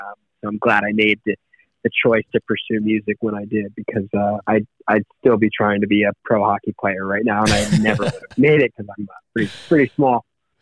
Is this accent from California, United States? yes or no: no; Schenectady, New York, United States; I am from Schenectady, New York, a little town outside of Albany.